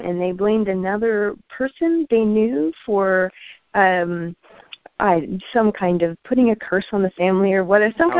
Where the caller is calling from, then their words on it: Georgia, United States; I'm calling from Georgia, from Northeast Georgia.